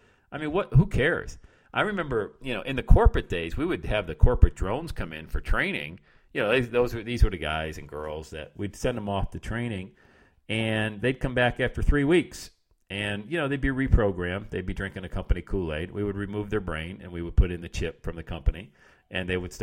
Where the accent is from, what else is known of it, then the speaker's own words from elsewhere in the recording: Bradford, Pennsylvania, United States; Shoveling sidewalks in my hometown of Bradford, PA before I got to that point was pretty cool as well.